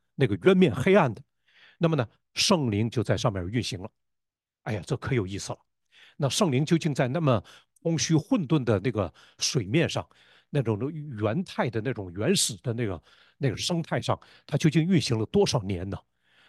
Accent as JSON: {"language": "Chinese", "region": "Northeast China", "country": "China", "said": "我们坐在前头那个杜哥，他是东北人，他是跟我老乡。你知道吗？我们东北人有一句话，叫做\"多少代多少代以前\"。"}